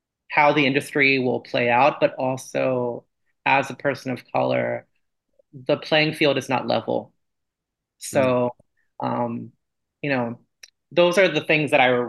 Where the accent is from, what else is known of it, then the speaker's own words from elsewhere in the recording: United States; being Asian American has absolutely impacted what choices I've made in my career